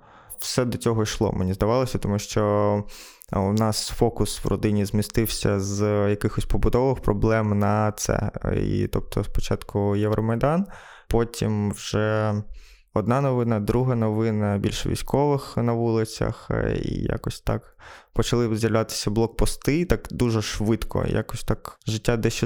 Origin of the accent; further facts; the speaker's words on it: Kostiantynivka, Donetsk Oblast, Ukraine; я з Костянтинівки, де не було ніяких активних дій, були мітинги, так, але не було якихось пострілів, вбивств і так далі.